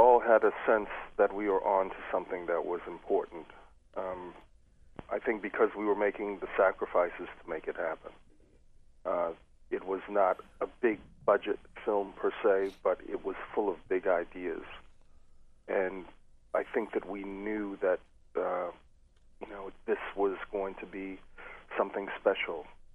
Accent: California, United States; I'm from California, so I didn't have a New York City residence, so I thought that it was important to live in that community.

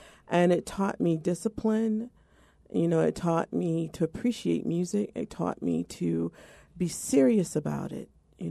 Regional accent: Baltimore, Maryland, United States; I am a home girl. I grew up in Baltimore. I grew up in Northwood. I even went to school in Baltimore. I went to Mercy High School, Morgan State University.

